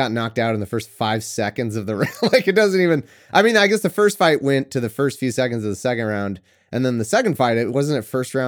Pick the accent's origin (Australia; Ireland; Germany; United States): United States; Angels Camp, California; Can't have my hometown Angels Camp. It's not like I get another Angels Camp California hometown hero.